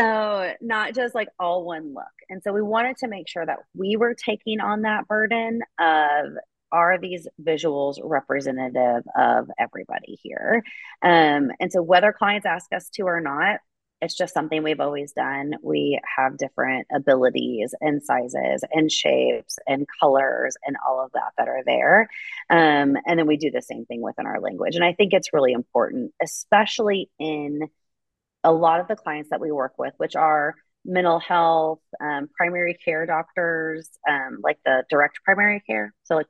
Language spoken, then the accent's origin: English; Oklahoma, United States; I just say that because I'm from Oklahoma.